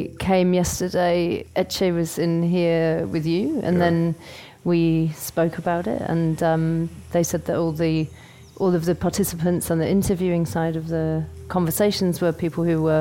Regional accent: United Kingdom; now in London, United Kingdom; I'm from the UK. I live in London. I'm not from London. But I lived there quite a long time.

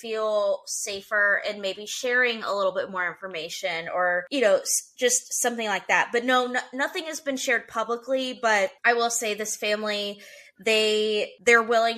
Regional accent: Tennessee, United States; because I will say I grew up in Middle Tennessee, and this is one of those cases that I remember hearing a lot about.

